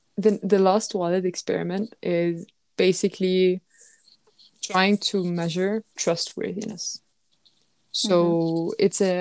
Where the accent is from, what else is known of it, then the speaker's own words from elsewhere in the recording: Denmark; So I grew up here in Denmark.